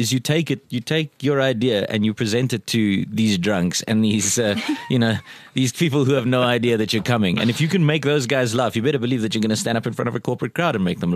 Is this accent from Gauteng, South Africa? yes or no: yes; Johannesburg, Gauteng, South Africa; also born or lived in Barberton / Pietermaritzburg; But I'm from Johannesburg, grew up in Johannesburg. I've lived in Barberton and Pietermaritzburg.